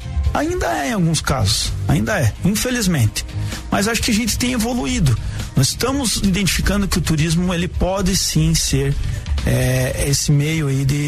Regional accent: São José dos Pinhais, Paraná, Brazil; also born or lived in Curitiba; Eu nasci no Hospital São Vicente, em Curitiba, me criei, né? Fui criado ali em São José dos Pinhais, no bairro Afonso Pena. Depois eu fui lá para Piem, para a região Sul-Leste

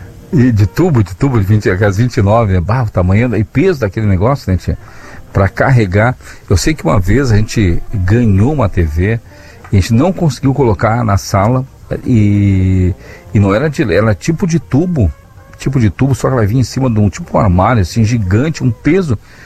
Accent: Bagé, Rio Grande do Sul, Brazil; Sou de Bagé. Bagé é frio, hein?

